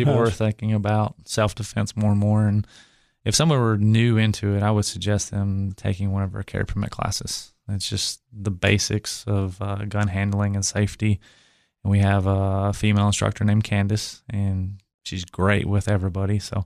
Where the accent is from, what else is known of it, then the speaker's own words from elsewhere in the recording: Cookeville, Tennessee, United States; I grew up in Cookeville. So I graduated from Upperman, then I went to Tennessee